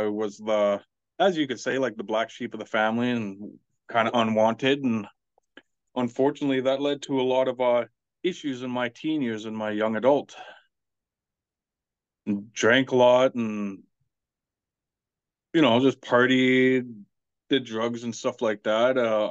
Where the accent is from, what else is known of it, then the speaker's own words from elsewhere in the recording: Whitehorse, Yukon, Canada; also born or lived in Watson Lake; Originally I was born in Watson Lake in the Yukon, but I was raised in Whitehorse.